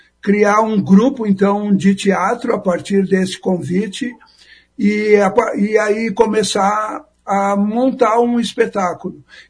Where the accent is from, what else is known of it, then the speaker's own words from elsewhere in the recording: Porto Alegre, Rio Grande do Sul, Brazil; now in Maringá, Brazil; Eu sou de Porto Alegre e me mudei para Maringá há pouco tempo, assim. Estou há 4, 5 meses aqui na cidade.